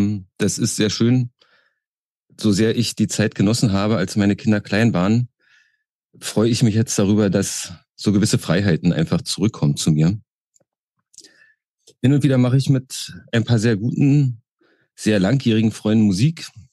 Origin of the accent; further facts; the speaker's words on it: Berlin, Germany; born there; Ich bin geboren in Berlin, wohne auch noch in Berlin. Ich glaube, man wird es ein bisschen hören.